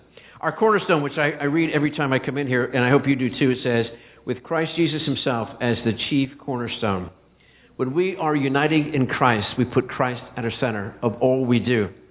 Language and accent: English; Pennsylvania, United States; So someone will say, how about those Steelers? Because we're all from Pennsylvania.